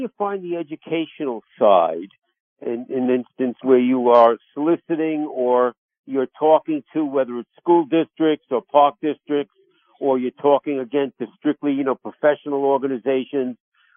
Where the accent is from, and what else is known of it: New York, United States; accent: New York